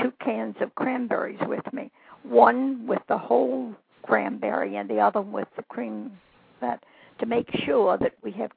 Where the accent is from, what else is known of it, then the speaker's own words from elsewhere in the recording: New Orleans, Louisiana, United States; now in Hammond, United States; I grew up in the big town of New Orleans, so I was born there.